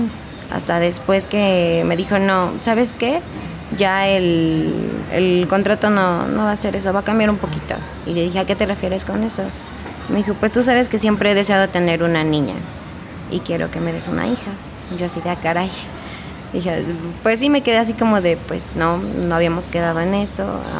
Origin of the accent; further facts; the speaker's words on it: Hidalgo, Mexico; Yo no soy de aquí del estado, yo soy de Hidalgo. Uh-huh. Tenía toda mi vida viviendo ahí, hasta apenas tenía un año aquí.